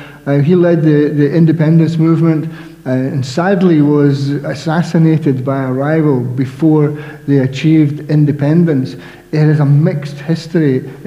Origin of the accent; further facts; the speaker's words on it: Scotland, United Kingdom; given that I'm from Scotland and we have the purest form of English